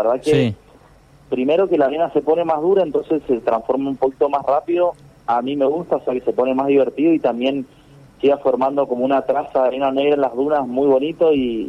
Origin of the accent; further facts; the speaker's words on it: Mendoza, Argentina; Yo acá vivo, soy de Mendoza ciudad